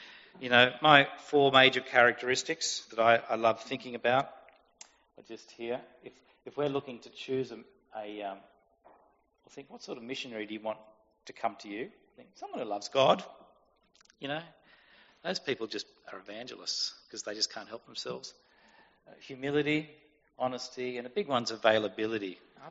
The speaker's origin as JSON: {"language": "English", "town": "Tamworth", "region": "New South Wales", "country": "Australia", "tie": "born or raised there", "said": "Growing up in Tamworth, I didn't attend a church. Now, this is a true story. My dad was president of the Tamworth RSL for many years. And we belonged to the Tamworth RSL Fishing Club."}